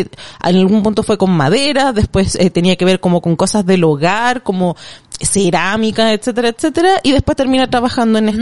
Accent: Santiago, Santiago Metropolitan Region, Chile; yo soy full santiaguina, como nunca salió de acá

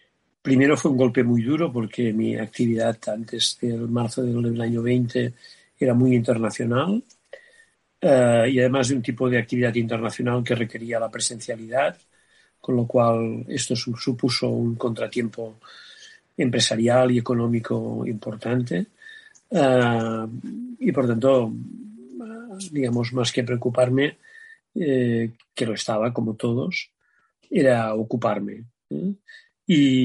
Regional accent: Terrassa, Catalonia, Spain; Pero no olvidéis que soy de Tarrasa.

